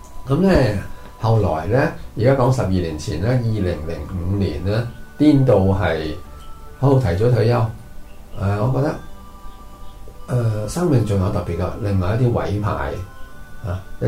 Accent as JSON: {"language": "Cantonese", "country": "Hong Kong", "tie": "born or raised there", "said": "本來係一個，香港土生土長啦，嚇嘅細路啦，我受嘅教育係幾十年前，啊，而家講緊一九六幾年嘅時候。嘅英國式嘅殖民地教育啦"}